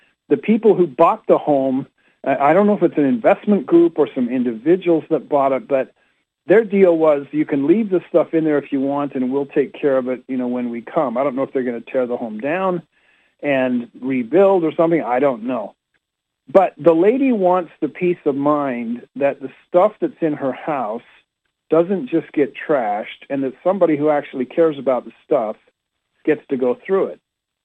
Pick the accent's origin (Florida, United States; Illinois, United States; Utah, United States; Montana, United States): Utah, United States; I was raised in Utah. We get all kinds of weather out there, some of it crappy with multiple feet of snow.